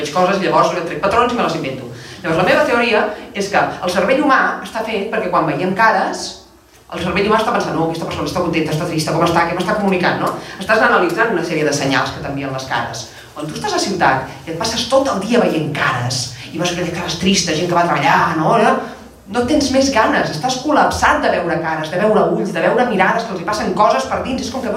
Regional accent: Barcelona, Catalonia, Spain; moved away; jo soc una persona de ciutat que he anat a viure al bosc. I fa 15 anys que vaig marxar de Barcelona, o 15 o 17, no sé, molts anys, no?

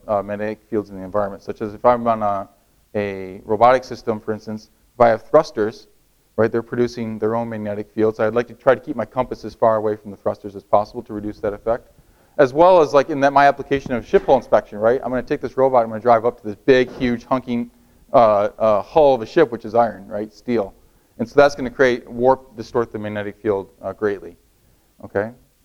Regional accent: Michigan, United States; so I'm from Michigan, okay, so if I'm in this region

